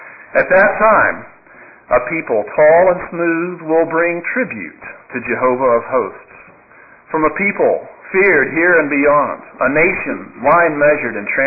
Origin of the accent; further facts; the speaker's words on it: Birmingham, Alabama, United States; When I was a little boy growing up in Birmingham, Alabama, my brother and I would sometimes go play at neighbors' houses.